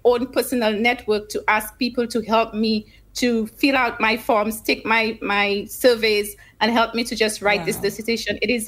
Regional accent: Sauzay, Choiseul, St. Lucia; Yes, I was born in St. Lucia. I come from a very tiny community in Lafarge-Choiseul called Sauzay. I was raised in a two-parent family household and beautifully situated between two brothers

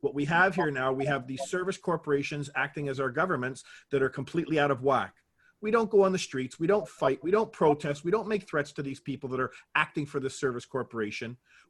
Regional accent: Canada; maybe because I'm from Canada and he's in the United States

